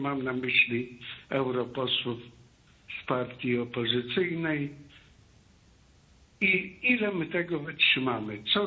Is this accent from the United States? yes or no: no; Pomeranian Voivodeship, Poland; Ja jestem Kaszubą. Moja rodzina mieszkała w okolicach Gdańska kilkaset lat.